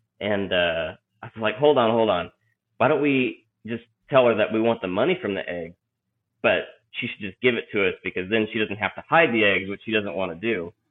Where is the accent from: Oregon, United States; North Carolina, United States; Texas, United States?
Oregon, United States; Albany; I grew up in Oregon in a small town called Albany.